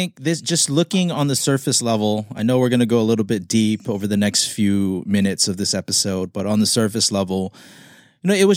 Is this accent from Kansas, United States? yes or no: no; Torrance, California, United States; now in Long Beach, United States; from Torrance, California, chiming in from Long Beach, California.